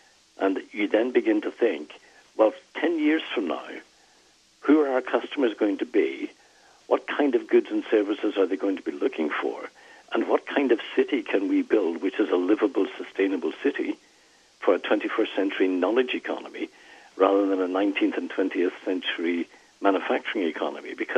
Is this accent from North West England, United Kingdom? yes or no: no; Northern Ireland, United Kingdom; where I come from, I was born in Northern Ireland. And there are two different cultures in Northern Ireland, one British and one Irish.